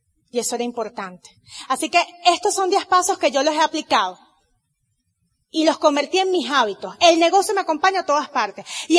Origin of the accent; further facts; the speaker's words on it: Venezuela; Yo no puedo ponerme a lamentar porque yo soy de Venezuela.